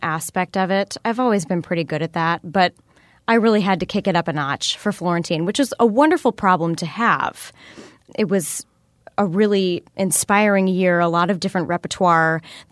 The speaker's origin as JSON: {"language": "English", "town": "Appleton", "region": "Wisconsin", "country": "United States", "said": "I'm originally from Appleton, Wisconsin, so I have a strong connection to Wisconsin in general."}